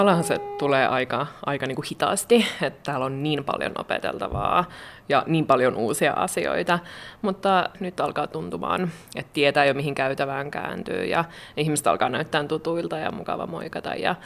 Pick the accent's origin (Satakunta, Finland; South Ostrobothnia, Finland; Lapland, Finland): Lapland, Finland; Kemi; now in Oulu, Finland; Mä tuun tuolta Oulusta. Mulle pohjoisuus on iso osa mun taustaa. Mä oon Lapista, Kemistä kotoisin ja nykyään asustelen Oulussa ja sitten täällä Helsingissä käyn töissä eduskunnassa.